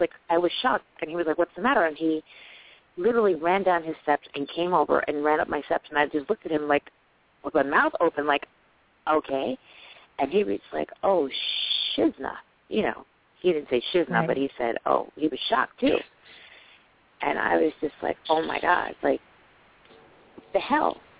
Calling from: New York, United States; Hello, this is … I'm calling from New York.

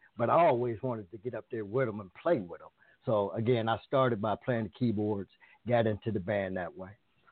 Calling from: Dayton, Ohio, United States; I am calling from what we call the land of funk, Dayton, Ohio.

